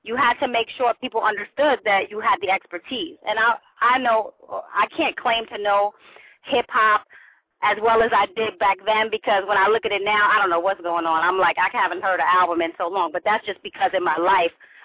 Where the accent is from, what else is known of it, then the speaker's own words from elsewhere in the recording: Bronx, New York, United States; now in New Jersey, United States; I'm representing Jersey, too, even though I'm from the Bronx. I'm in Jersey now.